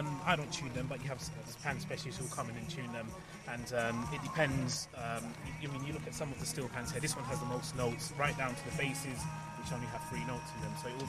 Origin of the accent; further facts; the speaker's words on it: Croydon, London, United Kingdom; So we're from Croydon.